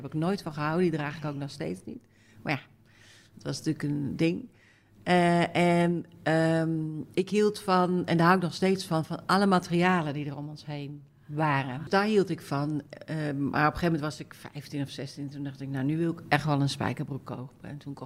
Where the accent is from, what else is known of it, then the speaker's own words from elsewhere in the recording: Jutphaas, Utrecht, Netherlands; Ik ben geboren in Utrecht, maar dat is omdat er in het dorp waar ik vandaan kom geen ziekenhuis was. Dat heet nu Nieuwegein. Ik kom uit Jutphaas. Mijn moeder komt wel uit Utrecht